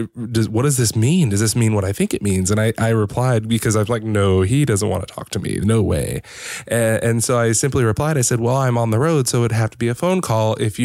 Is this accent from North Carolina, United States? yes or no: no; Atlanta, Georgia, United States; I am from Atlanta. So that was about a 10-hour drive for me.